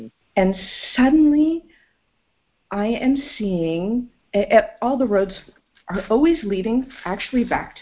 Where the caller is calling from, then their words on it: California, United States; from the Central Coast of California.